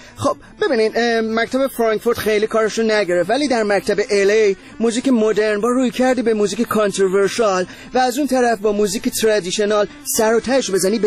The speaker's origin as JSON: {"language": "Persian", "country": "Iran", "moved": "yes", "said": "من خودم توی 6 ماهی که از ایران بیرون اومدم"}